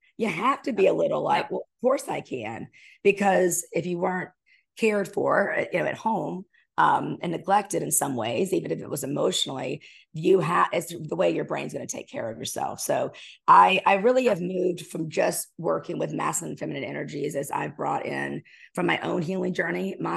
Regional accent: South Carolina, United States; Yeah, I'm from South Carolina.

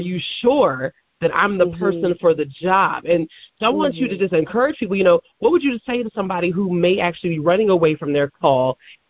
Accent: Maryland, United States; It's so amazing how we're both from Maryland, but we met each other in Delaware.

